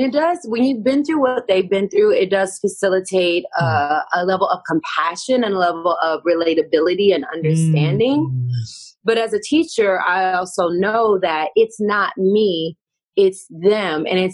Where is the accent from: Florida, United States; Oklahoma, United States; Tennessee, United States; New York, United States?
Tennessee, United States; Growing up in Tennessee, it was just black and white.